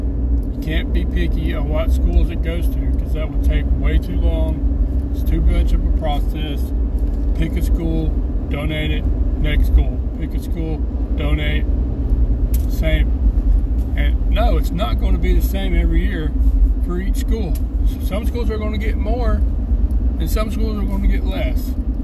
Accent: the South, United States; accent: southern; I'm going to talk like this, and I'm still southern.

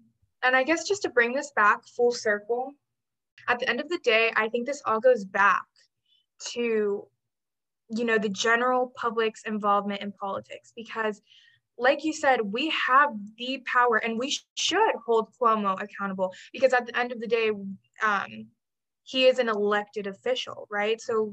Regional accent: Venezuela; I'm from Venezuela, so like talking about how relations between the United States and Venezuela has been a big thing for me forever.

